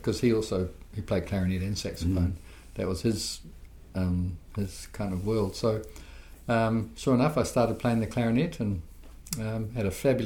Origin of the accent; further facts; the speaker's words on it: Rotorua, Bay of Plenty, New Zealand; Yeah, I grew up in Whakarewa, whatever, and when exploring the mud pools, would sometimes sort of go AWOL from home